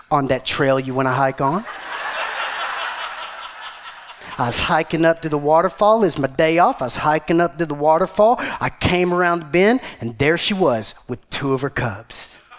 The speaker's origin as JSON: {"language": "English", "region": "Georgia", "country": "United States", "said": "I got my family here, and we're from Georgia, and we've heard amazing things about this trail"}